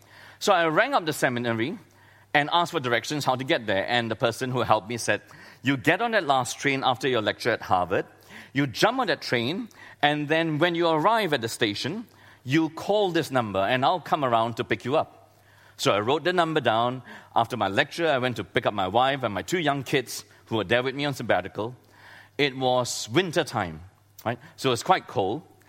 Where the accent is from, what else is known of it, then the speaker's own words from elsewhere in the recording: Singapore; And I've never experienced snow in my life as a Singaporean.